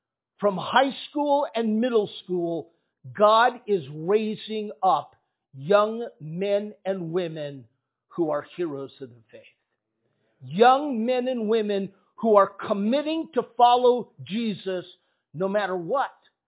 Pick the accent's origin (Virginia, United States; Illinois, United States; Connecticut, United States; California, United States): California, United States; Walnut Creek; also born or lived in San Francisco; So I was born in San Francisco, the home of the almost world champion San Francisco 49ers. I was raised in a town called Walnut Creek, right by San Francisco.